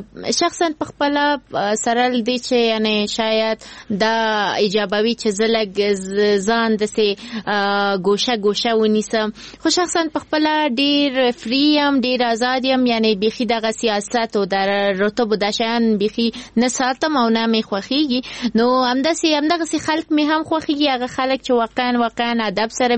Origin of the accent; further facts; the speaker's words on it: Kabul, Afghanistan; born there; زه په کابل کې زیږیدلی یم نو نه زه یعنی ځان د ټول افغانستان بولم